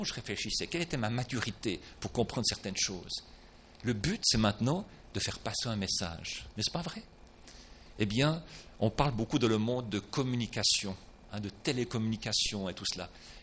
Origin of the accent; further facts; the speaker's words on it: Switzerland; Je suis un homme, 59 ans, je viens de Suisse, etc., etc. Voilà.